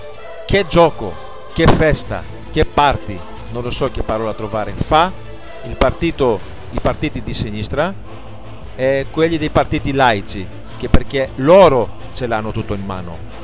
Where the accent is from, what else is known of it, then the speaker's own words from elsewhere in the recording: Greece; io come greco aggiungerò un po' cosa hanno fatto anche i comunisti ai tempi, negli anni 40 e 50